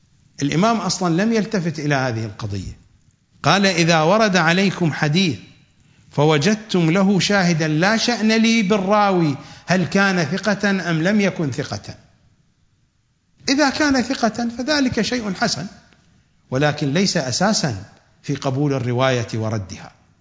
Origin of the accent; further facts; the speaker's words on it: Iraq; accent: Iraqi colloquial; الزخرف كما نقول في لهجتنا العراقية الدارجة زرق ورق